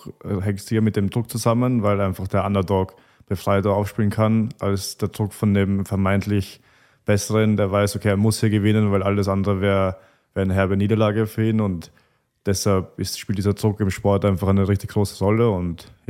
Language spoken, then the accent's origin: German; Vienna, Austria; now in Potsdam, Germany; ich komme ja aus Wien und Wien ist eine richtig schöne Stadt mit richtig viel History und Kultur einfach